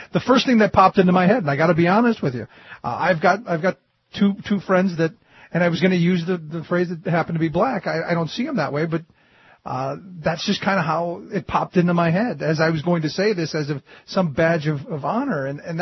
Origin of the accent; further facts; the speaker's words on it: Cleveland, Ohio, United States; I came from Cleveland, and to be honest, Cleveland is probably one of the most segregated cities in the country.